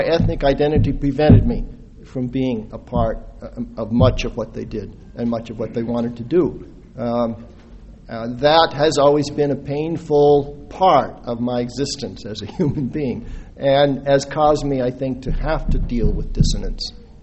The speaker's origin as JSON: {"language": "English", "region": "Idaho", "country": "United States", "tie": "born or raised there", "also_born_or_lived": "Wyoming", "said": "was born in the Bighorn Basin, which is in the provinces of Mormonism, and as a child moved to the Boise Valley with my parents, which was also the provinces of Mormonism."}